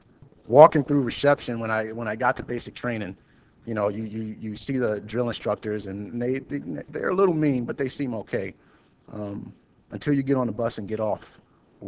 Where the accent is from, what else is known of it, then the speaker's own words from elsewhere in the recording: New York City, New York, United States; also born or lived in Syracuse; I was born and raised in New York City. When I was around 8, my mother sent me to Syracuse to live with my aunt.